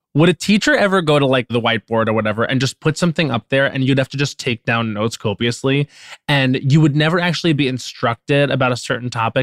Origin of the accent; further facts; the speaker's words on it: Long Island, New York, United States; So what happened was my mom, we come in from Long Island. It's me and my dad, my mom, my sister. I'm probably 11.